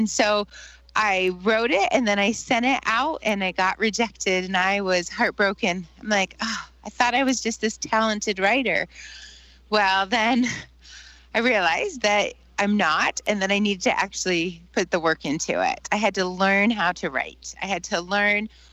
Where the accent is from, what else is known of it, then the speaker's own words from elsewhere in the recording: South Dakota, United States; So I love living in the Black Hills. I grew up in the Black Hills, and it's beautiful, and my family lives here, and it's just a wonderful place to live.